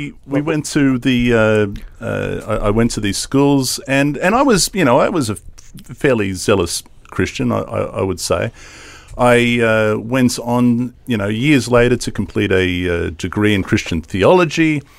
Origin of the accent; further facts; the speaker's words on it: Sydney, New South Wales, Australia; I was born in Hornsby in Sydney. And I grew up in Sydney. I was there for the first 30 plus years of my life.